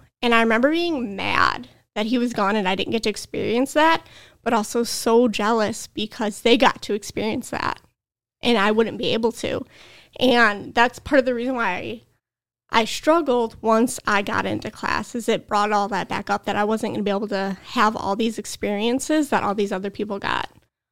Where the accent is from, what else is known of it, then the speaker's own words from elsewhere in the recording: Detroit, Michigan, United States; So I grew up downstate in Metro Detroit.